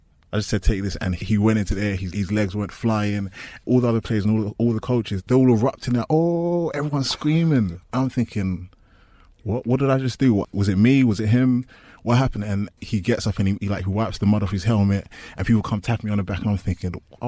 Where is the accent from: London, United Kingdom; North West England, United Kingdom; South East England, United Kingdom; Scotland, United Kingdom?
London, United Kingdom; East London; I'm from East London. I've seen American football.